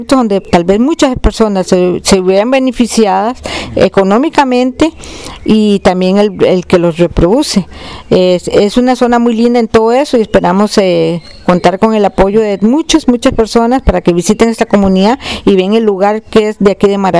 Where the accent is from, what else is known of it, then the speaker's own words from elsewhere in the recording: Cartago, Costa Rica; moved away; vengo de la zona de Cartago. Me gustaba mucho este clima, me vine a vivir aquí hace 12 años